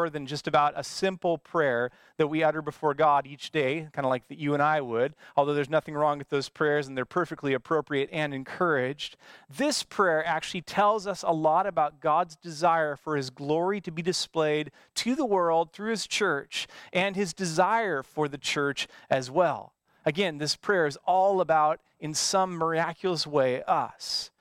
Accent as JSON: {"language": "English", "town": "Bothell", "region": "Washington", "country": "United States", "tie": "born or raised there", "said": "my hometown of Bothell turned into a war zone for the entire night."}